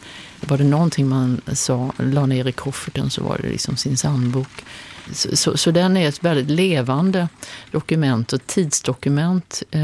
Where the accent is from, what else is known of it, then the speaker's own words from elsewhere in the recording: Kalmar, Kalmar County, Sweden; där jag kommer ifrån, från Kalmar, om det avslöjas på dialekten då